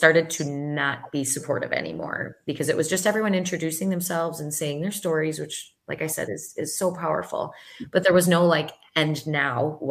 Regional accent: Wisconsin, United States; I am from Wisconsin.

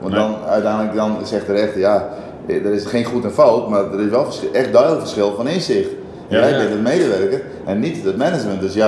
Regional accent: Hurdegaryp, Friesland, Netherlands; Ja, ik ben opgegroeid in Hurdegriep. Dat was toen ik geboren werd, heette dat een harde grijp.

